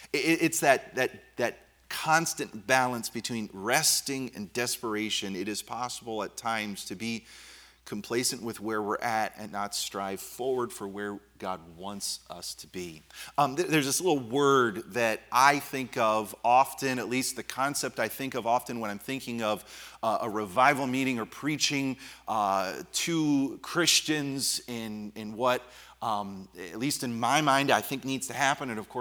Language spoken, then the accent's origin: English; New Jersey, United States; one of my relatives in the church that I grew up in out in New Jersey.